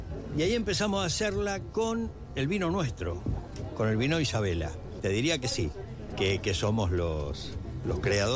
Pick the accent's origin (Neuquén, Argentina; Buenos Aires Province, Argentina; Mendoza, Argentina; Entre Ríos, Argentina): Buenos Aires Province, Argentina; Berisso; Somos del Delta de Berisso, vivimos en la isla Borsani